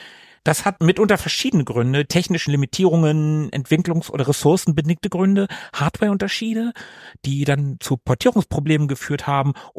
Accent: Germany; Wir als Deutsche

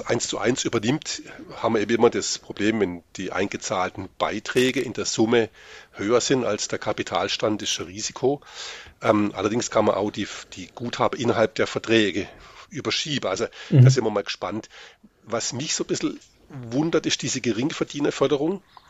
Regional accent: Baden-Württemberg, Germany; Also ich bin ja Schwabe

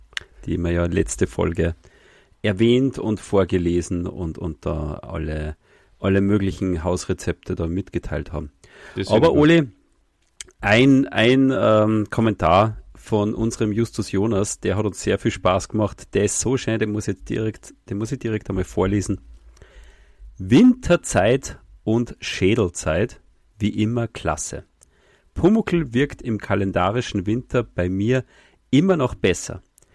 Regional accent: Austria; Die gibt es bei uns in Österreich nicht.

